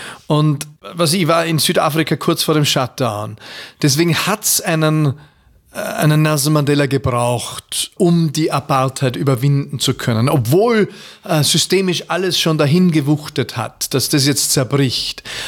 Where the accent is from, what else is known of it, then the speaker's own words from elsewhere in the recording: Austria; ich bin verfallen als Österreicher.